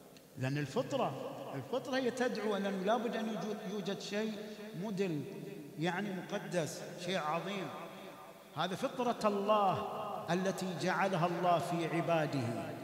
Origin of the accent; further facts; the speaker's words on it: Saudi Arabia; حتى احنا في بلادنا هذا بلاد الحرمين مصنفة عندنا في المملكة العربية السعودية